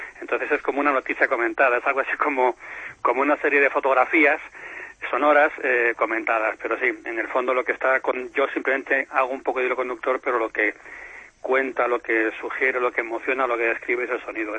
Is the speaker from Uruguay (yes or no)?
no; Madrid, Community of Madrid, Spain; Yo soy de Madrid, aunque vivo en la Sierra de Guadarrama